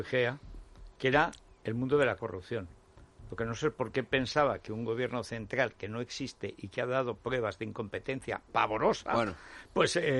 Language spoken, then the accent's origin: Spanish; Andalusia, Spain